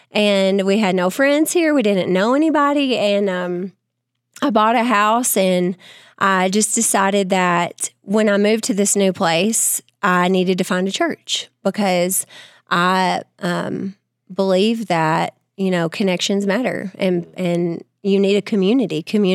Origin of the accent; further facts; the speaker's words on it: Tennessee, United States; moved away as an adult; So I grew up in Tennessee and I moved here in 2018, was it?